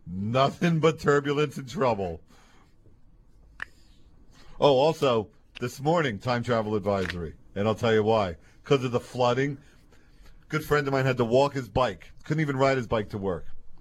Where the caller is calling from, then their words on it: Jersey City, New Jersey, United States; I'm calling from Jersey City, and you are on the air.